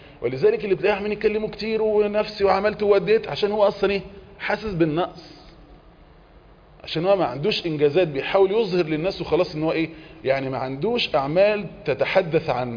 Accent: Egypt

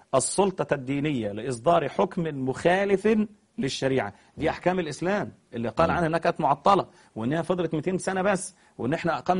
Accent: Egypt; ده لها اسم عندنا في مصر كده معروف.

